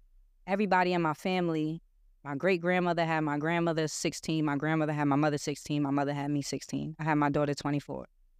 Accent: New York City, New York, United States; Listen, I don't know where y'all from, but I'm from Brownsville and I'm from East Harlem.

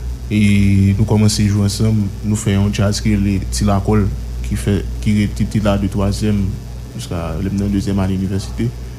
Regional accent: Haiti; je crois que soit faire musique en tant qu'haïtien, il faut toujours mettre et particules tout là-dedans

